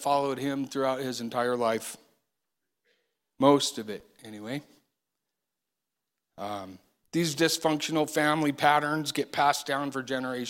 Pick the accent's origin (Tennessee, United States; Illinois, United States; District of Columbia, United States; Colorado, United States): Colorado, United States; Alamosa; born there; I was born in Alamosa, Colorado in 1968. I was the baby of the family and the youngest of 10 cousins.